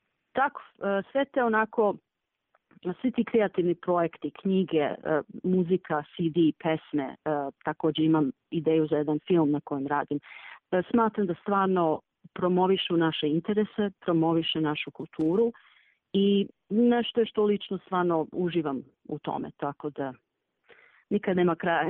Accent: United States; ja sam odrasla isto u Americi i malo drugačije gledam na Balkan generalno

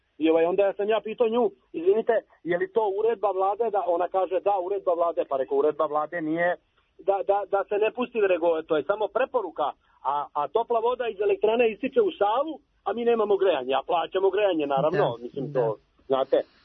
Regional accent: Obrenovac, Belgrade, Serbia; ali ja sam iz Obrenovca.

